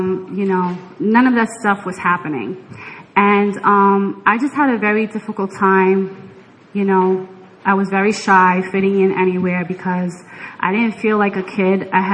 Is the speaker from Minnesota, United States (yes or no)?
no; Bronx, New York, United States; I'm from the Bronx. My mother was 16 and my dad was 24 when they got married.